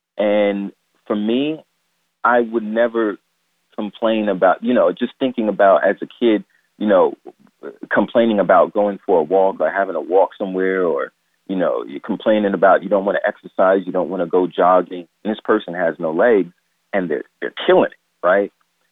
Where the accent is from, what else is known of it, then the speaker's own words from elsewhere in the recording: New York, United States; Growing up in New York in the 90s and early 2000s, you know, smiling was seen as soft.